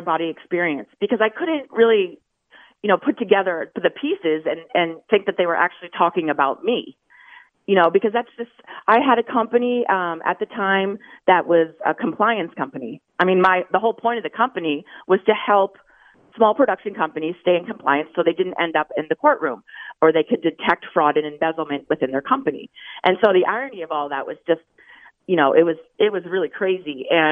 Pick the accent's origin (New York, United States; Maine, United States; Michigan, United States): Maine, United States; I'm from Maine, so I was in Maine with my family